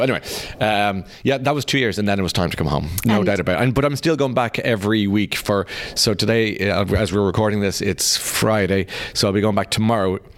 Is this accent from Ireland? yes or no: yes; Ireland; And then after 2 years, I was getting homesick. I mean, homesick, 1 hour in the plane. But I am so Irish.